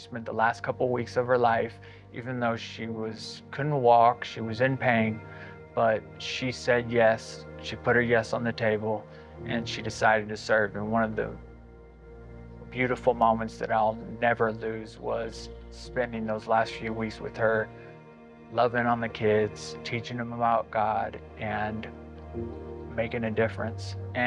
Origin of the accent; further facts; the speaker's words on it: Las Vegas, Nevada, United States; the kind of trauma and chaos that I experienced growing up in Las Vegas in a broken family.